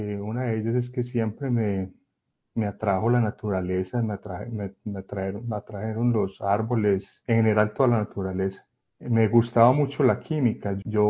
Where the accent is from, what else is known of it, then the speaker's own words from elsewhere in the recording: Andes, Antioquia, Colombia; moved away as an adult; also born or lived in Medellín; now in United States; Yo nací en Andes, Antioquia. Estuve allí en el pueblo hasta que cumplí o que terminé mi colegio, el bachillerato. Una vez terminé el bachillerato, me fui para Medellín a estudiar la carrera de ingeniería forestal y permanecí en Medellín todo ese tiempo hasta que ya me vine para Estados Unidos.